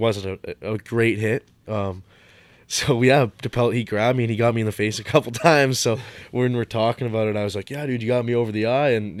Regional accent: Essex, Ontario, Canada; big ones, especially in my hometown, right? So, but yeah, you're right. It is hard to pin down one moment, but there's so many great memories I have in Essex.

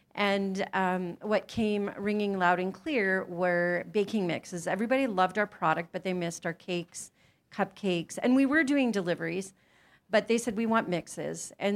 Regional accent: Winnipeg, Manitoba, Canada; we're from Winnipeg

